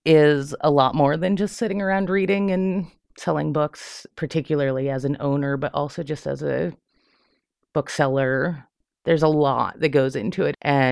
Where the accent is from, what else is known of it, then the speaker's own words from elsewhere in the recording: Indiana, United States; now in Montana, United States; I grew up in Indiana. I went to Purdue University in my, just across the river from my hometown.